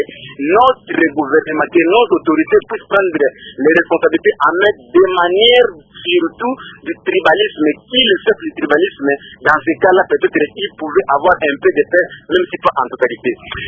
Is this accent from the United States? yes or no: no; DR Congo; Nous sommes Congolais, nous sommes tous Congolais